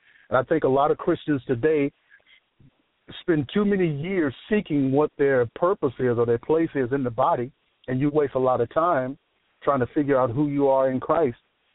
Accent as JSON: {"language": "English", "region": "Mississippi", "country": "United States", "tie": "born or raised there", "said": "I grew up in Mississippi."}